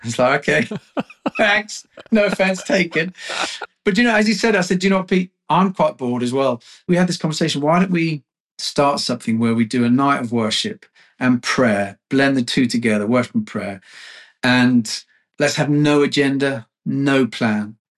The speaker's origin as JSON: {"language": "English", "town": "Watford", "region": "East of England", "country": "United Kingdom", "said": "we come from Watford, it's a little bit more, well, let's just say, you know, less highbrow."}